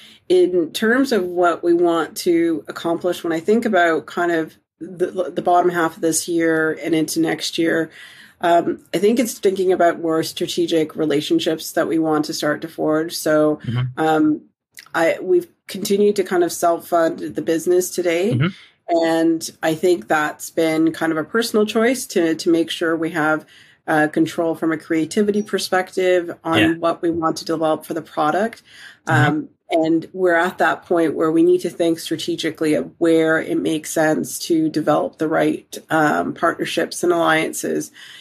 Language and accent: English; Canada; now in United Kingdom; I'm originally from Canada